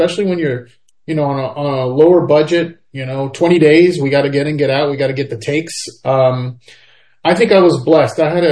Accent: Tampa, Florida, United States; Yeah. Well, you know, I am partial to Tampa because I grew up here. And I was born here in Barco, which is on the outskirts of Tampa. But I was raised here.

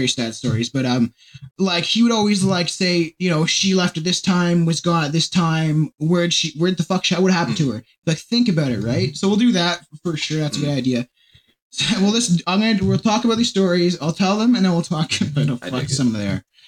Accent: Canada; I took the idea from Bob and Doug McKenzie because we're Canadian.

